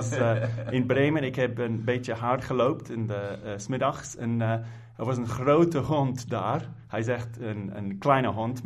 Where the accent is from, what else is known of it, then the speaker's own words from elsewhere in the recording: United Kingdom; Dutch is a second language; now in Netherlands; ik ben een Engelse man, maar ik ben hier al 10 jaar.